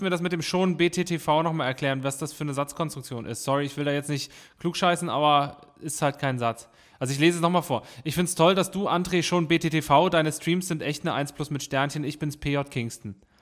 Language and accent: German; Dresden, Saxony, Germany; Ja, aber was hast du denn gedacht? Ich komme aus Dresden.